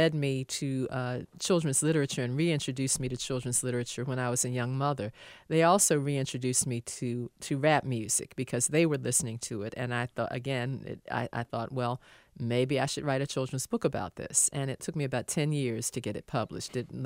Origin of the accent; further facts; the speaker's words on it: Baltimore, Maryland, United States; her childhood in Baltimore, Maryland, which is my hometown